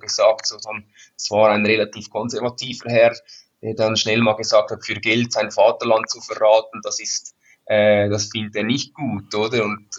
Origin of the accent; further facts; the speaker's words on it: Switzerland; aber ich bin ein stolzer Schweizer